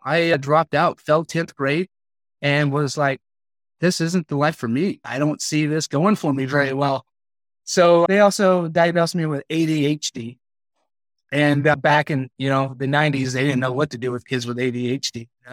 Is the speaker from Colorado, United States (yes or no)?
no; Yukon, Oklahoma, United States; I grew up in Oklahoma, Yukon, Oklahoma. You know, it was a mid-sized town, around 9,000 people, nothing too crazy